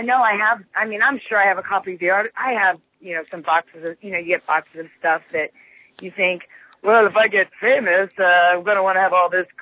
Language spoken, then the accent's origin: English; Pennsylvania, United States; I swear to God, I'm from Pennsylvania.